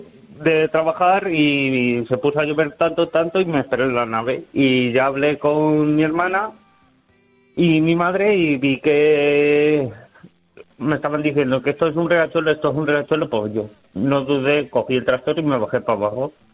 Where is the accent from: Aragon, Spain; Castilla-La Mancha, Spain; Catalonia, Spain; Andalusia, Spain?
Castilla-La Mancha, Spain; Graja de Iniesta; Bueno, no es mi pueblo, es un pueblo vecino, porque yo soy de Graja de Iniesta.